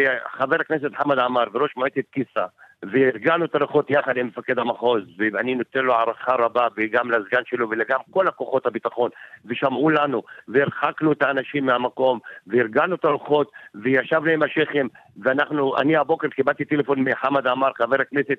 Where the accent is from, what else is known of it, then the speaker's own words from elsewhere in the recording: Yarka, Northern District, Israel; אני דרוזי מירקה